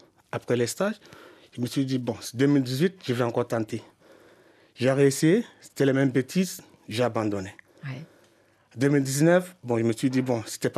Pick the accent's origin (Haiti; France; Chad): Chad; l'accès à l'Internet chez nous en Afrique, plus particulièrement au Tchad, reste un défi à relever.